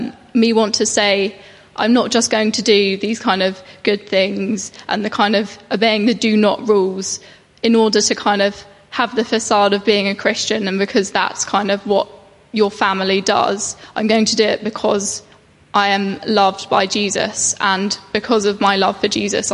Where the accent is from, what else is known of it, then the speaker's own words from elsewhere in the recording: Clapham, London, United Kingdom; I grew up in Clapham, which is in London. It's nowhere near Clapham Junction, in case you're wondering. But we moved to Wallington when I was 9